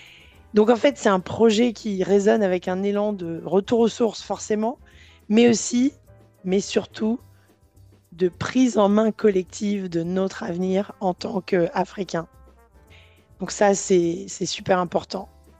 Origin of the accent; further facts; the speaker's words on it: Gabon; Moi, je viens du Gabon